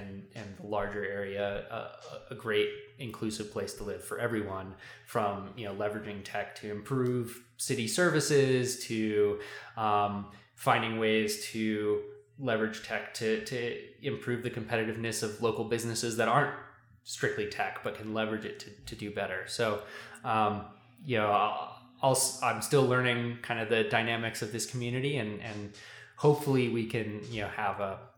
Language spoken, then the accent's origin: English; San Francisco, California, United States; now in Longmont, United States; And full disclosure, I live in Longmont because Boulder is also too expensive. Right. But I grew up in San Francisco, which certainly, you know, has a lot of these issues